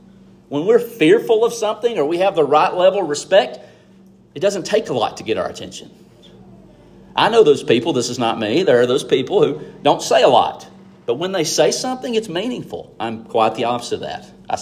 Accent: the South, United States; I'm from the South in the Bible Belt, sitting in a Church of Christ, right?

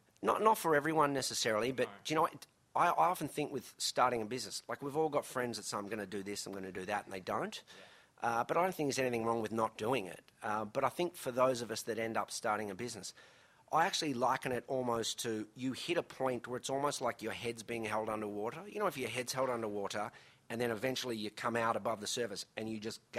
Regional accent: Melbourne, Victoria, Australia; I grew up in Melbourne.

